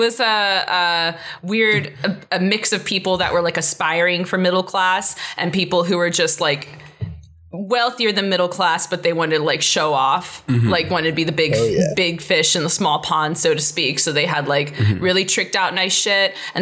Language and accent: English; Rancho Cucamonga, California, United States; I'm from Rancho Cucamonga. Grew up there, very typical suburb life.